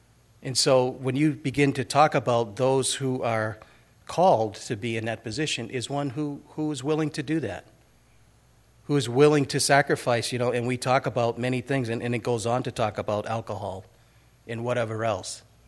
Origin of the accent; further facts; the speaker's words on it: Fitchburg, Massachusetts, United States; when I grew up in Fitchburg, everybody went